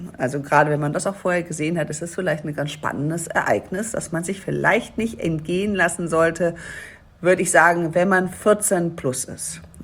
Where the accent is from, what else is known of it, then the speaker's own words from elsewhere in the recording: Düsseldorf, North Rhine-Westphalia, Germany; das als Düsseldorferin, ich sag euch, das war was. Ich kann ja kein Platt oder ich konnte kein Platt, also jetzt kann ich es ja verstehen